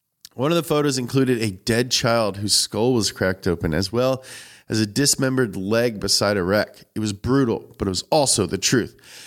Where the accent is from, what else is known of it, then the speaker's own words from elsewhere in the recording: New Hampshire, United States; I'm from New Hampshire. We've got the lowest seatbelt use rate in the country.